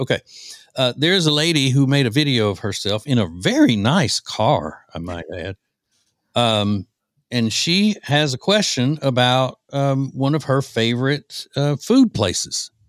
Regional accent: the South, United States; Right, and as a Southerner, not wanting to have my Southern card revoked, I would never call one of my parents' siblings or sisters auntie.

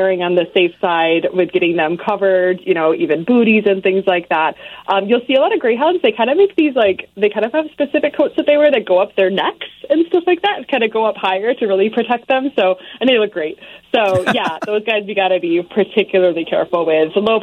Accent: Rochester, New York, United States; born there; but I was born in Rochester, New York, which does get very cold on Lake Ontario.

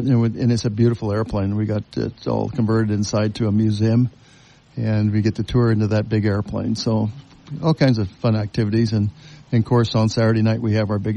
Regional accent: Kemmerer, Wyoming, United States; I grew up in Wyoming and a little town of Kemmer, Wyoming, J.C. Penney's first store.

